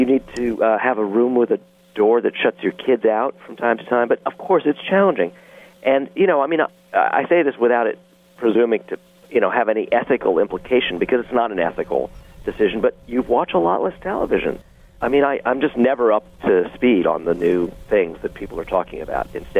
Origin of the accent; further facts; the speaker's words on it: Brooklyn, New York, United States; comic books and politics and, growing up in Brooklyn.